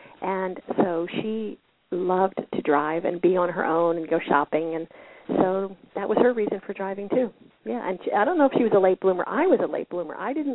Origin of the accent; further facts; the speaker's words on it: Philadelphia, Pennsylvania, United States; We grew up in Philadelphia in the city, so we didn't really have to drive.